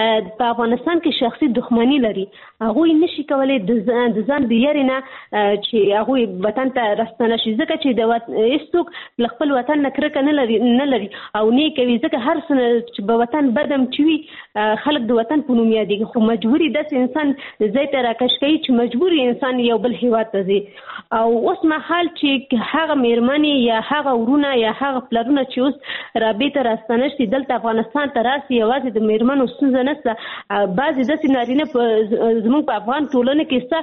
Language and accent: Pashto; Pakistan; ځکه چې زه په پاکستان کې پیدا شوې یم، هلته مې ژوند تیر کړی، تر لسو سنو پورې ما درس ویلي.